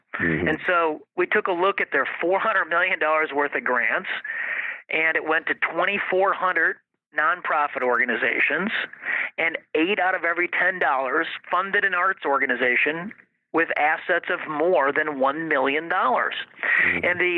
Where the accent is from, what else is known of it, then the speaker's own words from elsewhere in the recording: Illinois, United States; look, I'm from Illinois. It is the Super Bowl of corruption.